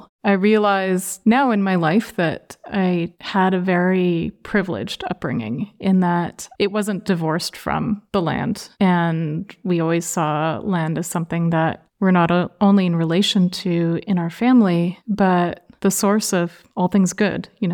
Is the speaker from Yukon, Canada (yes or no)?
yes; Whitehorse, Yukon, Canada; born there; I'm a citizen of Carcross Tagish First Nation. I was born in Whitehorse, Yukon territory